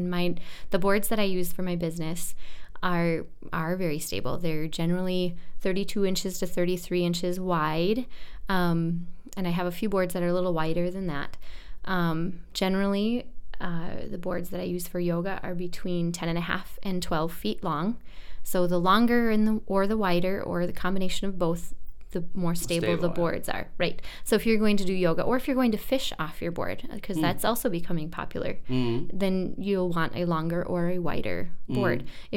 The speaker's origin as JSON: {"language": "English", "region": "Minnesota", "country": "United States", "tie": "born or raised there", "said": "So I'm born and raised in Minnesota, but not the Lakes Country, actually."}